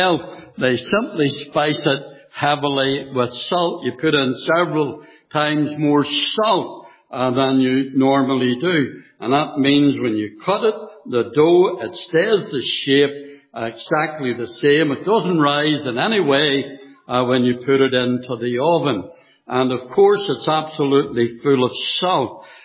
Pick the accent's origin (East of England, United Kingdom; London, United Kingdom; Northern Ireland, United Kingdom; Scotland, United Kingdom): Northern Ireland, United Kingdom; Belfast; when I was a little boy growing up in Belfast, we lived facing a mission hall. It was actually there that I got saved, came to know the Lord.